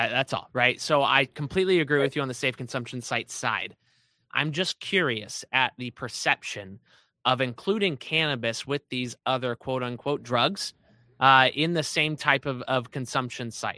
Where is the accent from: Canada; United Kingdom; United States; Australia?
United States; Kentucky; especially for Kentucky, my home state.